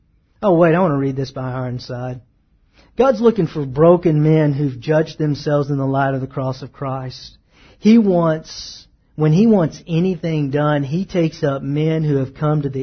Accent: Texas, United States; I'm probably wrong. I'm from East Texas.

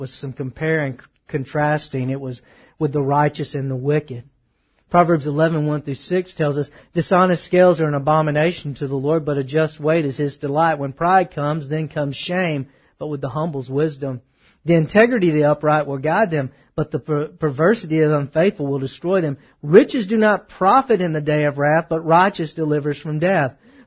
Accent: Texas, United States; Now, we're from Texas. We have cows. We don't have sheep out here.

